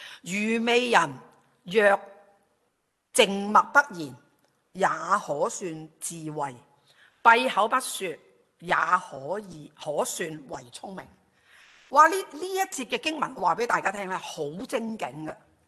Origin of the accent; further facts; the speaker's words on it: China; 我相信下特别我们中国人有一句 的语言呢就叫做什么，言多必失嘛